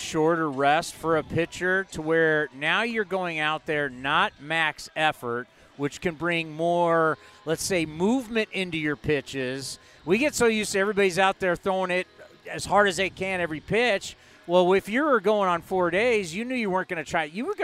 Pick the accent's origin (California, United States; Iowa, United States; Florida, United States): California, United States; San Diego; and I grew up in San Diego, and I used to drive up to watch you guys play at the Big A.